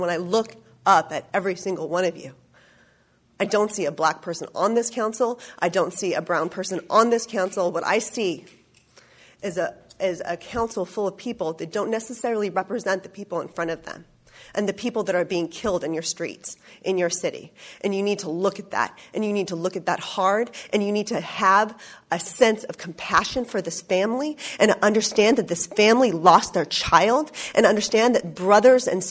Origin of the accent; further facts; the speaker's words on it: California, United States; I grew up in the Placer County area. My family still lives in Roseville.